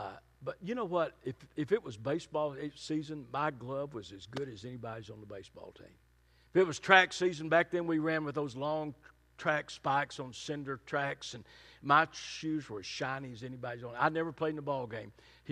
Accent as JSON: {"language": "English", "town": "Fort Worth", "region": "Texas", "country": "United States", "tie": "born or raised there", "said": "I mentioned I grew up in Fort Worth."}